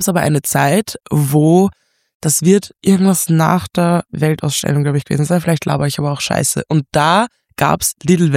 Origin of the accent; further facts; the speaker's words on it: Vienna, Austria; Ich komme aus Wien.